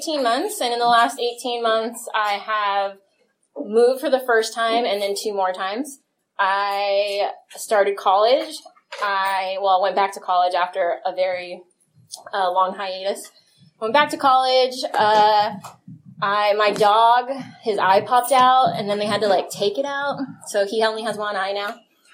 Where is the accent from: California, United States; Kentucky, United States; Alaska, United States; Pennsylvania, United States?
California, United States; San Jose; I'm from San Jose.